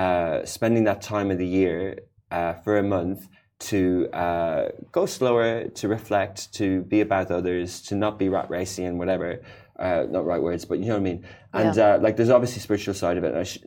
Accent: Ireland; first of all, I grew up in Ireland

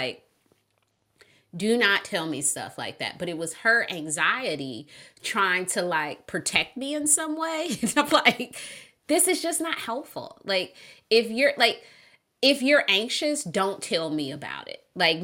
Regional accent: Detroit, Michigan, United States; I used to live in Detroit and I grew up, born and raised in Detroit, and I had a house there

